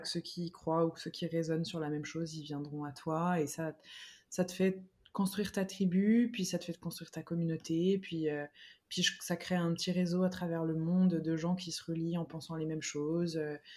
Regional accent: France; moi, je parle de la France parce que je suis française

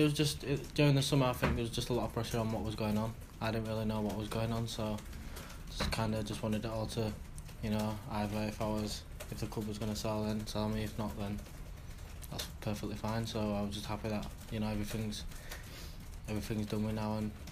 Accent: Leeds, Yorkshire and the Humber, United Kingdom; Obviously, I'm from Leeds, so I know a lot of my friends and stuff

